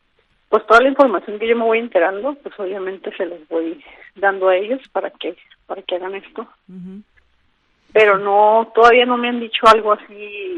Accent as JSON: {"language": "Spanish", "country": "Mexico", "said": "ahora yo soy mexicana"}